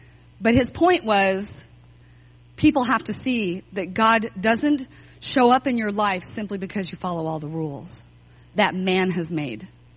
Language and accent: English; Joplin, Missouri, United States; So for example, I grew up in Joplin, Missouri.